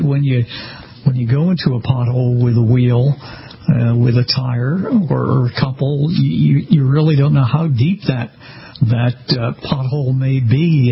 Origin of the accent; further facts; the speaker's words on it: Boston, Massachusetts, United States; now in Florida, United States; I'm from the Northeast, as many of you guys know, from Boston, and potholes are no stranger to me. I'm living presently in Florida